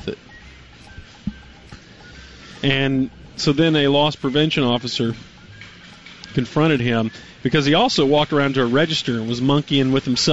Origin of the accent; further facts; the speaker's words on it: Richardson, Texas, United States; I was from Richardson, and I am in the Richardson High School Hall of Fame, sir.